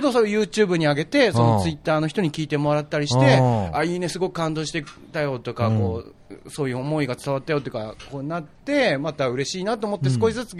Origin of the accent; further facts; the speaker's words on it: Nagoya, Aichi, Japan; 僕は名古屋出身なんですけど